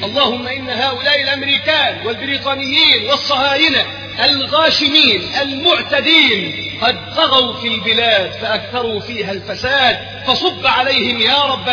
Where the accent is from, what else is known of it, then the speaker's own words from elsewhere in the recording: Egypt; اللهم احفظ بلدنا مصر وسائر بلاد